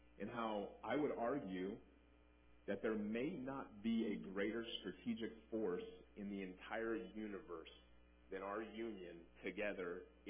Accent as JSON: {"language": "English", "country": "United States", "said": "As an American, I tend to have a very individualistic paradigm. Right? And I love being an American."}